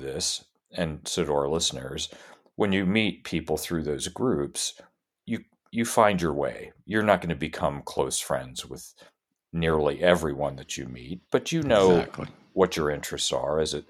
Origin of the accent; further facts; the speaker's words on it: Northeast, United States; the one thing that has been so nice for us is that we came from the Northeast